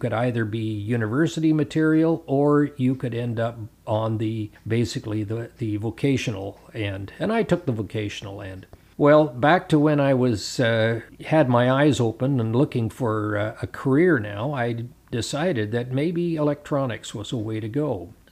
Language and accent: English; Vancouver, British Columbia, Canada; I grew up in South Vancouver, attended John Oliver High School.